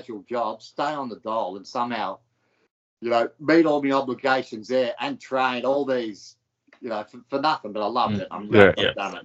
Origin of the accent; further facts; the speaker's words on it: South Melbourne, Victoria, Australia; I grew up back in South Melbourne